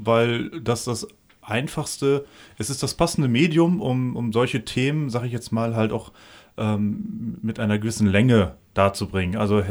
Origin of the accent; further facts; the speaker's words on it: North Rhine-Westphalia, Germany; ich bin Westfale